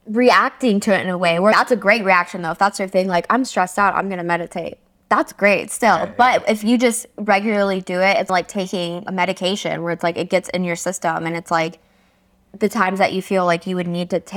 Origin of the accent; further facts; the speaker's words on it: Arizona, United States; also born or lived in Wisconsin; So I was born in Wisconsin and I lived in Arizona most of my life. And I was like very like Midwest girl, eating McDonald's and just doing whatever.